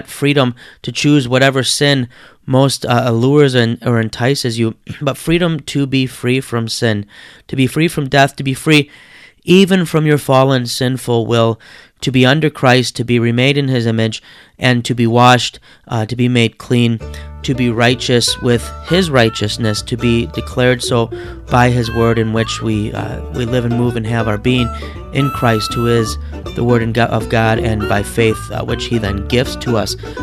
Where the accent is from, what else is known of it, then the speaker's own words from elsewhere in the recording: Detroit, Michigan, United States; I'm from Detroit. I can't bring myself to encourage beyond the big three